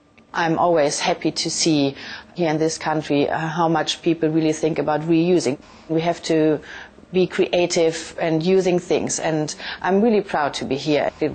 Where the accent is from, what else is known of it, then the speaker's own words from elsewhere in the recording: Germany; Me and my husband, we are from Germany, and we started selling the bags in Germany.